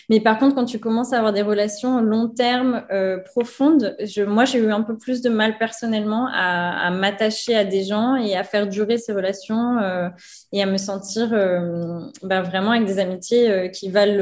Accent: France; now in United States; la reine du monde hein, en tant que Française, aucun problème.

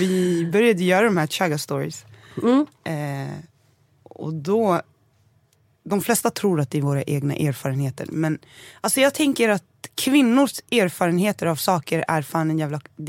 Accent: Stockholm, Stockholm County, Sweden; Jag är från Stockholm.

